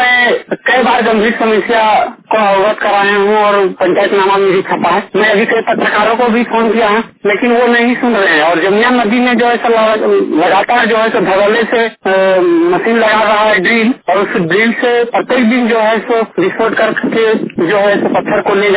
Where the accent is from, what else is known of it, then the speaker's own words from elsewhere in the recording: Jharkhand, India; पंचायत चेता प्रखंड पचासी जिला धनबाद का निवासी हूँ।